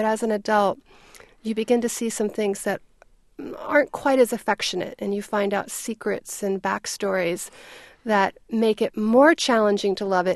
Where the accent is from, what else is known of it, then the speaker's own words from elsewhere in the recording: Baltimore, Maryland, United States; also born or lived in Texas; I grew up in Baltimore. I was the daughter of a newspaper man here and wanted very much to come back here to work